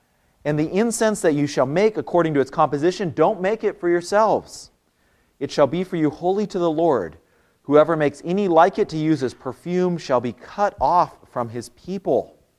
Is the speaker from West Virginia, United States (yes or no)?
no; Whidbey Island, Washington, United States; When I was growing up on Whidbey, there was a shop called the Christmas House that sold Christmas decorations year-round.